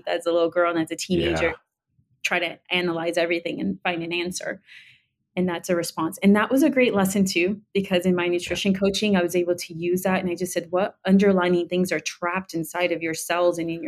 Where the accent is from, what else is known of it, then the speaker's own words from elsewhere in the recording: New York City, New York, United States; could identify very early on with a very loving, large, vibrant Dominican family, immigrant family growing up in New York City.